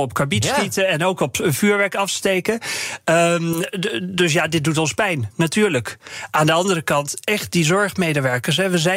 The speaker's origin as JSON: {"language": "Dutch", "region": "Drenthe", "country": "Netherlands", "said": "Ik kom uit Drenthe. En daar wordt genoeg karbiet afgeschoten."}